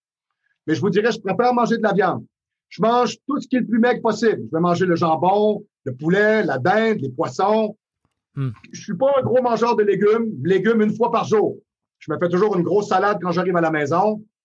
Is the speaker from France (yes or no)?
no; Quebec, Canada; Ici, au Québec, on est des Nordiques.